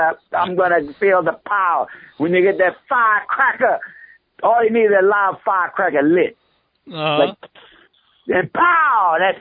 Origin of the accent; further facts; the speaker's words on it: New Orleans, Louisiana, United States; It's in New Orleans. Right in my hometown, a few blocks away from my the warehouse.